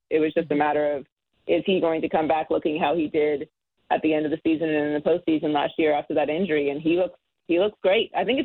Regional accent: Pittsburgh, Pennsylvania, United States; I'm born and raised in Pittsburgh, so I love the Steelers also.

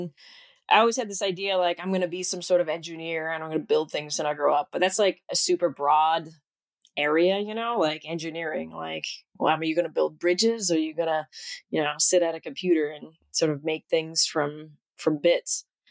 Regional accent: Toronto, Ontario, Canada; born there; I was born in Scarborough at Scarborough General Hospital, which is like, if you talk to people in Toronto today, they're like, oh, Scarberia, that's like way on the outskirts. That's not really real Toronto.

